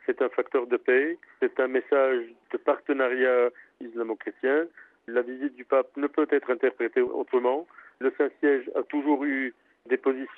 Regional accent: Lebanon; je pense que nous y tenons en tant que Libanais

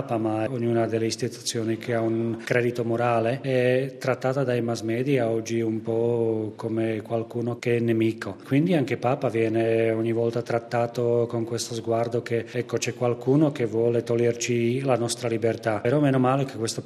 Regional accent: Slovakia; Italian is a second language; Io provengo dalla Slovacchia, quindi un paese piccolo di 5 milioni di abitanti

